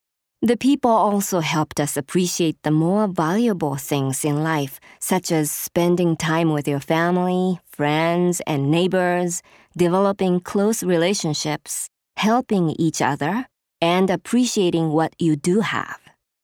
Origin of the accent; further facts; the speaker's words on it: Nishinomiya, Hyogo, Japan; I am 24 years old, and I grew up in Nishinomiya, Japan.